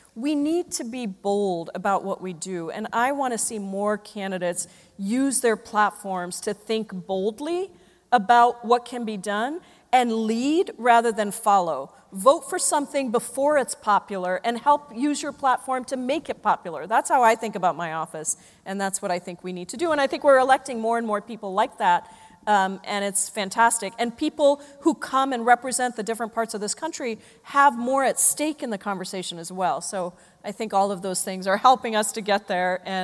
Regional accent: Jakarta, Indonesia; Indonesia is becoming the first country to physically relocate its capital city of Jakarta, which is where I grew up

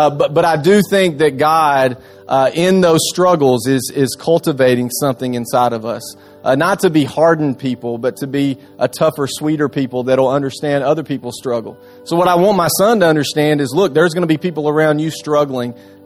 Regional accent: Cornersville, Tennessee, United States; I grew up in Middle Tennessee. Out in what some people would call the middle of nowhere. I call it the middle of somewhere in Cornersville, Tennessee. My dad's a dairy farmer.

